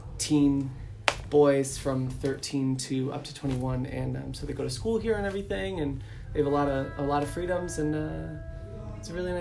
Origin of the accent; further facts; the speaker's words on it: Vestal, New York, United States; I grew up in Vestal.